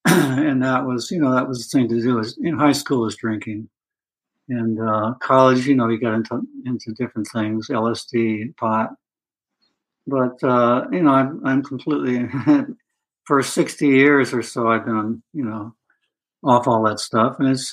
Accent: Newport Beach, California, United States; also born or lived in Orange; Yeah, well, I was born in Orange, California. And lived in Newport Beach most of my early years, up to age 17, and did a lot of surfing.

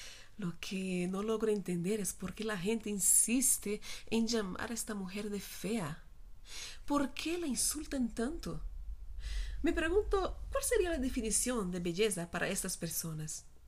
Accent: Brazil; now in Mexico; soy una brasileña que vive en México

